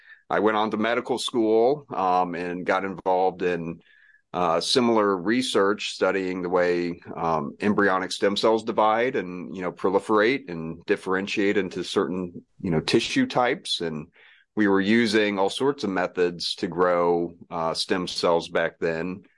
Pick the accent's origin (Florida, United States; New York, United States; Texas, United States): Florida, United States; that was definitely where I started out being interested, growing up in Florida, having a lot of nature around me.